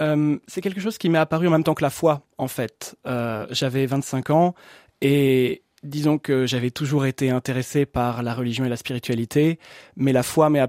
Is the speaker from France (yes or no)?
yes; Strasbourg, Grand Est, France; Alors, je viens de Strasbourg, donc une ville et une région qui est très œcuménique, dans laquelle j'ai suivi une éducation catholique, mais je suis d'une famille originellement protestante.